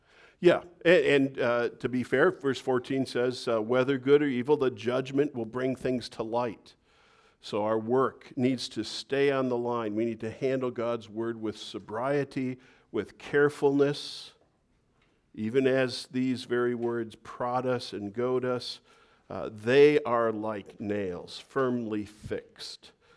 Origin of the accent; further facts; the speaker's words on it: Midwest, United States; So I'm from the Midwest, so I don't make fun of the Midwest. I love the Midwest.